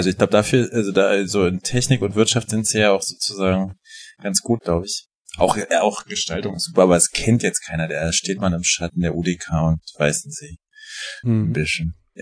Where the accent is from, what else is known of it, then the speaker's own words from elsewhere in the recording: Berlin, Germany; accent: Berlin slang; also born or lived in Rostock; Ja, der ist wirklich aus Berlin, aber ich bin in Rostock geboren, das muss ich nur vervollständigen.